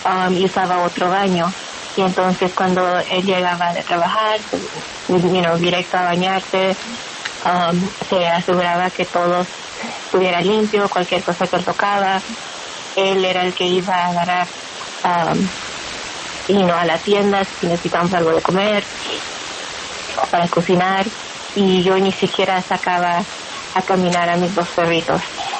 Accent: North Carolina, United States; born or raised there; also born or lived in Mexico; now in Illinois, United States

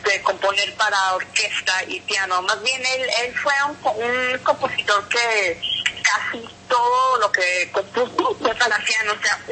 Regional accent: Mexico; como yo soy de México originalmente

